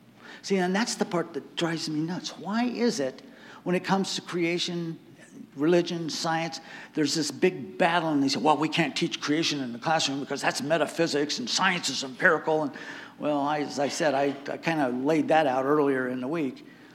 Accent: Newport Beach, California, United States; I grew up in Newport Beach

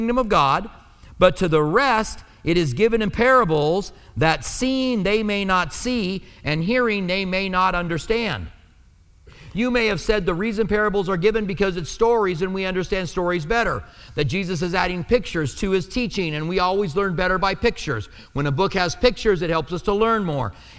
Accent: Iowa, United States; I'm from Iowa too, and I go back on vacations to farms. My family owned farms

